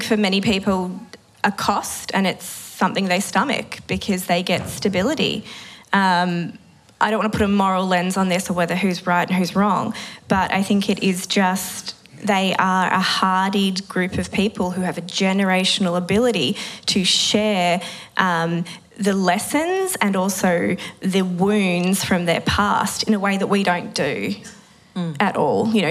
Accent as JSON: {"language": "English", "country": "Australia", "said": "what we've given as the Australian state to the Ukrainian cause is peanuts compared to what we as road users have given in terms of filling up our cars."}